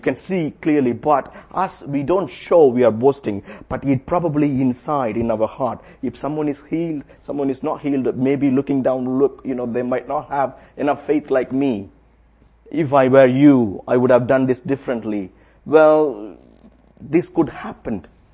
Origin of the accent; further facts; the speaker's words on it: India; English is a second language; because I'm from India